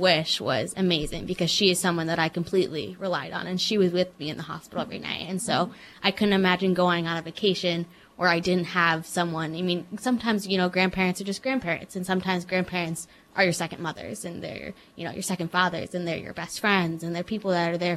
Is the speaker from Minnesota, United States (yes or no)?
no; Michigan, United States; born there; So, like I said, I was born in Michigan, and they kind of had to just pack up everything they owned.